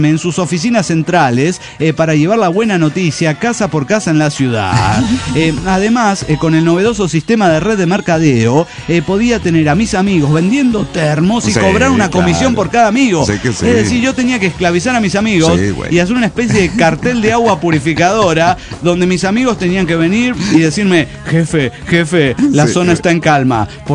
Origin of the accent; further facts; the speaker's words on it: Mexicali, Baja California, Mexico; Saludos, nave, desde la antesala del infierno Mexicali, que es donde van las almas pecadoras para irse adaptando al infierno. Ahí en ese hoyo caliente, en la frontera Mexicali Baja Califas